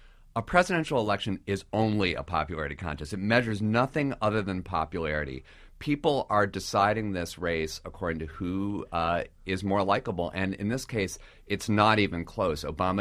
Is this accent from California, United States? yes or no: no; Cleveland, Ohio, United States; I was watching my hometown Cleveland Browns last night.